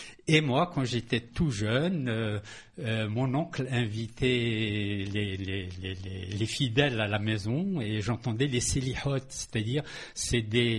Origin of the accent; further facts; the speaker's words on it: Boujad, Béni Mellal-Khénifra, Morocco; un mendiant qui vivait à Boujade, au Maroc, dans mon village natal.